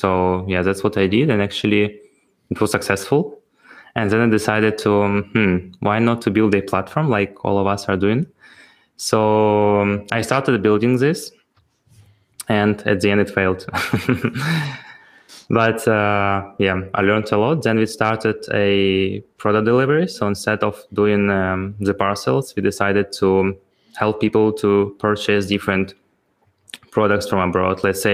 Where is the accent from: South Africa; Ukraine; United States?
Ukraine; English is a second language; now in Berlin, Germany; Me myself, I'm coming from Ukraine. I do software development for the last 10 years. And I think in Berlin, I'm already for 3.5 years or four